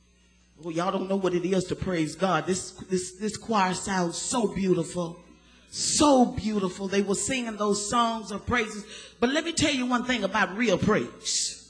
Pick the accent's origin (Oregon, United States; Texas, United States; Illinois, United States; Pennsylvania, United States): Texas, United States; I'm from Texas. I know what Polly Pop is. I was brought up on Polly Pop.